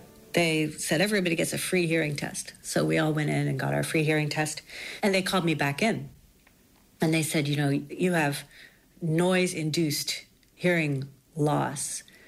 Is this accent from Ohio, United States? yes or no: no; Charlottesville, Virginia, United States; I play the violin. I'm from Charlottesville, Virginia.